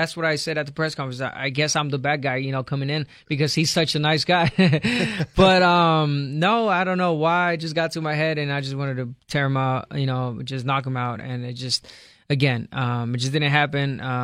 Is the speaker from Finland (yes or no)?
no; Guadalajara, Jalisco, Mexico; now in Huntington Beach, United States; We're originally from Guadalajara, Jalisco, but I reside in HB, Huntington Beach.